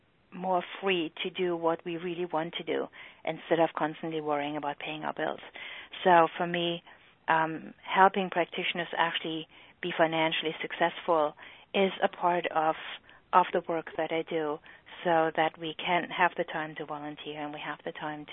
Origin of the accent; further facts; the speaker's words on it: Germany; accent: German; English is a second language; moved away as an adult; You can hopefully hear by my accent that I am German. My husband and I came to this country 16 years ago. I did not do EFT when I was in Germany